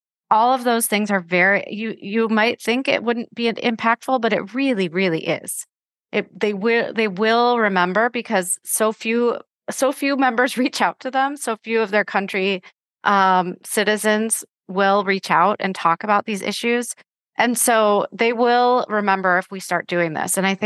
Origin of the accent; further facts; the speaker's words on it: United States; So, you know, for me, I'm from the United States.